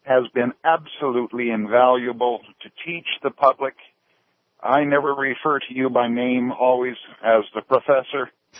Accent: Canada; I'm Canadian. I'm a long hauler. I'm in Missouri at the moment.

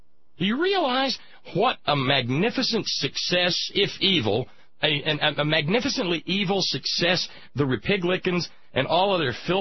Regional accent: Alabama, United States; Man, that wasn't American where I grew up. Hating the government? No. And I grew up in Alabama.

